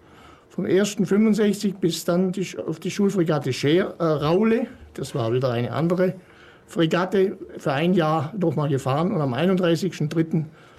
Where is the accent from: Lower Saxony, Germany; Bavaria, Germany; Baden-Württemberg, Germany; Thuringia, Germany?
Baden-Württemberg, Germany; Und ich komme aus dem Binnenland in der Nähe von Karlsruhe.